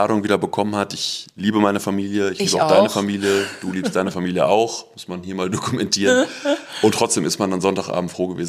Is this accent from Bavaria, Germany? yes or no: no; Bocholt, North Rhine-Westphalia, Germany; Wir sind selber beide in Bocholt aufgewachsen, sind da absolut happy mit, wie wir groß geworden sind. So ist einfach eine, ist kein Dorf, ist eine Kleinstadt